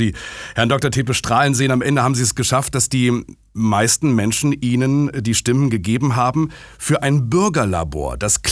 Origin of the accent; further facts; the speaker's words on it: North Rhine-Westphalia, Germany; und dann noch in meiner Heimat, dem Münsterland.